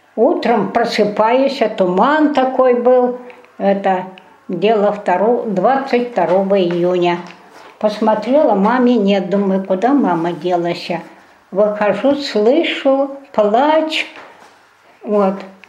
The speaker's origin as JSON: {"language": "Russian", "town": "Stupishino", "country": "Russia", "tie": "born there", "said": "Я родилась в селе Ступишино, вот, Тижинского района, в 1926 году, 14 апреля."}